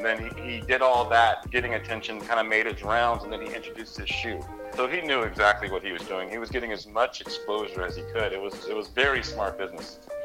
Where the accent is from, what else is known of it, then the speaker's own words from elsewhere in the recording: East Coast, United States; now in Portland, United States; Well, growing up in the East Coast, I still keep an eye on the Charlotte Hornets.